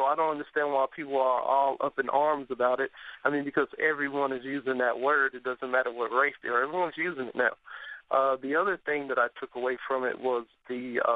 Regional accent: the South, United States; I'm from the South. I've grown up under grandparents who were from slave tradition

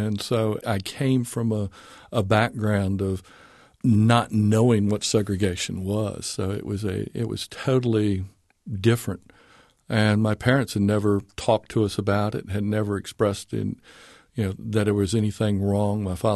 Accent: Orange, Virginia, United States; also born or lived in Big Spring, Texas; I was born in Big Spring, Texas, and in 59, when I was in the third grade, we moved to Orange, Virginia.

